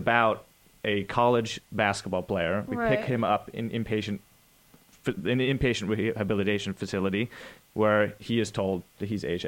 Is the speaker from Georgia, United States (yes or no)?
no; Van Nuys, California, United States; born there; No, I was born in Van Nuys.